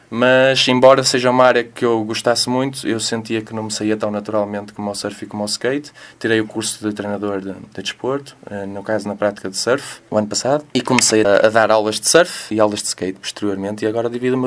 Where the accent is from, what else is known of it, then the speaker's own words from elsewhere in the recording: Barcelos, Braga, Portugal; Eu sou de Barcelos, nascido e criado. Passei a minha infância toda na Rua Direita e sempre andei de skate na conhecida Praça dos Poetas, em baixo do Tribunal.